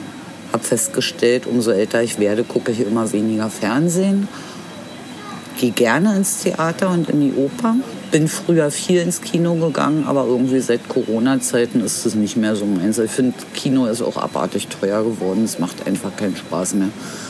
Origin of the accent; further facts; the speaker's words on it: Berlin, Germany; 1970, im schönen Oskar-Zieten-Krankenhaus in Lichtenberg. Bin in Berlin zur Schule gegangen, aufgewachsen